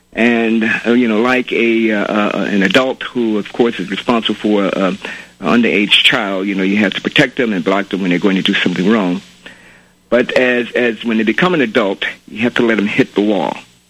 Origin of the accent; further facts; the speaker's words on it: United States; I, as an American black man and an independent, I voted in 2008.